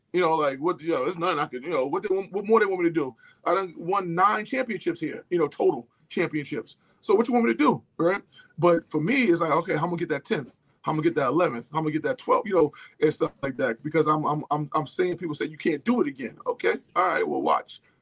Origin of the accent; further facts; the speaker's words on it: South Jamaica, New York, United States; And even growing up in South Jamaica, like you said, man